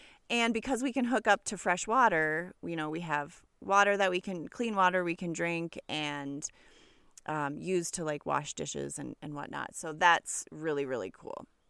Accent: Minnesota, United States; we're being from Minnesota, the things that are happening in Minneapolis right now is definitely not something to ignore.

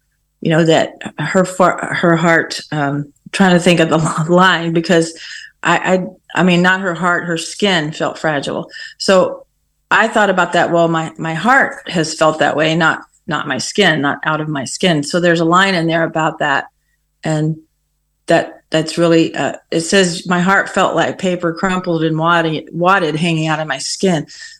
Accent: Texas, United States; I've been a Texas girl all my life, so I'm sure you can tell that as well.

